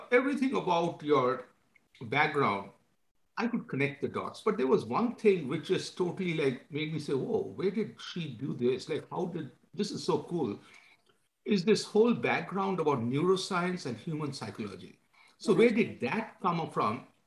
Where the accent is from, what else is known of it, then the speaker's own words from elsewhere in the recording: Kolkata, West Bengal, India; I grew up in Kolkata, India.